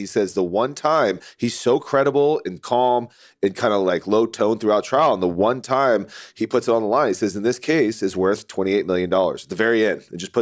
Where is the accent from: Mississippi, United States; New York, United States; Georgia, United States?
Georgia, United States; Atlanta; from Fried Goldberg in Atlanta, Georgia, my hometown. Go Braves.